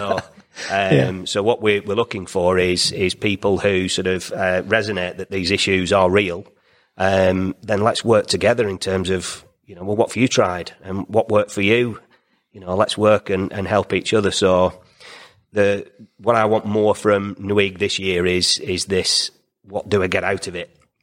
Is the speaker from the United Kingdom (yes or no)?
yes; United Kingdom; Because we're British.